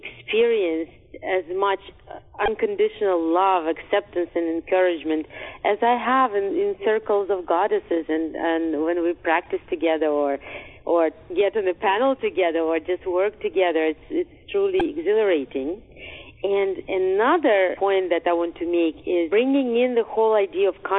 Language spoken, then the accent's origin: English; Russia; English is a second language; I come from Russia where this is somewhat customary to be in this kind of sisterhood